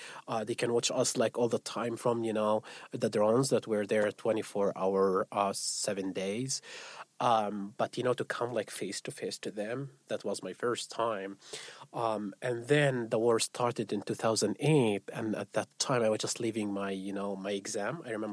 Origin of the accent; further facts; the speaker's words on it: Gaza City, Gaza Strip, Palestine; English is a second language; I grew up in like a small house with my family in Gaza City.